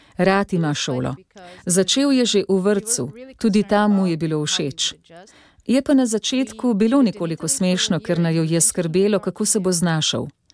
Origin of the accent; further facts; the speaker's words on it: São Paulo, Brazil; Slovenian is a second language; now in Slovenia; odkoder prihajam, prihajam iz São Paula, se temperatura po zimi na najhladnejše dni spusti do 5 stopinj Celzija.